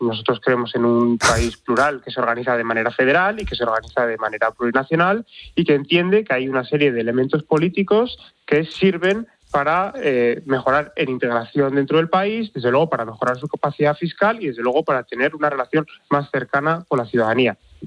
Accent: Basque Country, Spain; yo soy vasco, tenemos un sistema de financiación singular

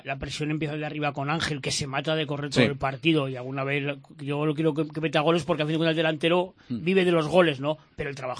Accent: Belchite, Aragon, Spain; por la tarde me fui a mi pueblo a Belchite, a ver el Belchite ganar al Almudévar 2-1

